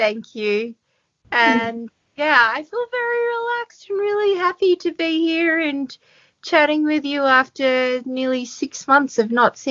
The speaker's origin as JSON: {"language": "English", "country": "Australia", "lives_now": "Port Macquarie, Australia", "said": "I'm Australian. I'm 30 and I recently made a big move from city life into a small town now called Port Macquarie."}